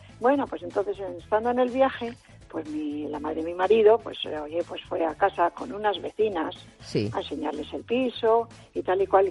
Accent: Madrid, Community of Madrid, Spain; now in Toledo, Spain; yo soy de la provincia de Toledo. Soy de Madrid, pero vivo ya hace unos años en un pueblo de Toledo.

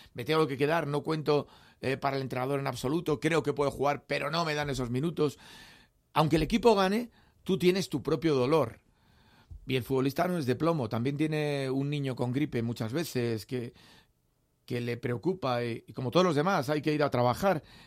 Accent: Aragon, Spain; Volví a Aragón, que es mi tierra, por azar

